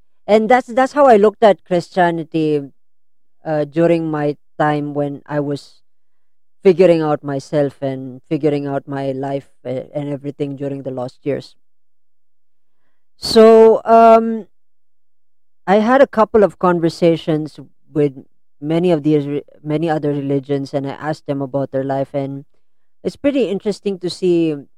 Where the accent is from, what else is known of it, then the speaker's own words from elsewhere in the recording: Philippines; Long time ago, when I grew up here in the Philippines, when I was a young kid, of course, I grew up in a very Christian-y background.